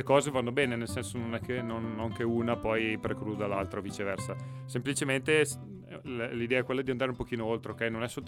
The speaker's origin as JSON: {"language": "Italian", "town": "Bergamo", "region": "Lombardy", "country": "Italy", "said": "Io sono di Bergamo, quindi da me il raviolo, declinato localmente, il tortello"}